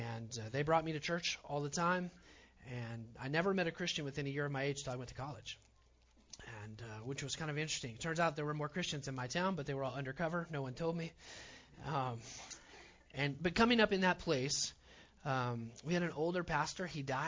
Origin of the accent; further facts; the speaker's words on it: Oklahoma, United States; I grew up on an Indian reservation.